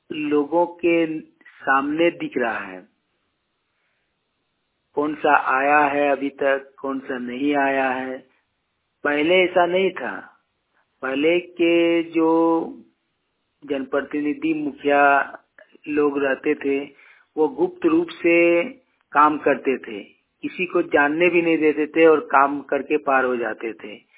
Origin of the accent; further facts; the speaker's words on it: Kasmar, Jharkhand, India; ग्राम कसमा चट्टी, पंचायत कसमार, जिला बोकारो, राज्य झारखंड का निवासी हूँ।